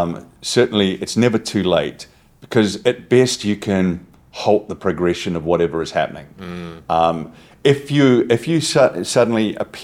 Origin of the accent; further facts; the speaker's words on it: New Zealand; As a New Zealander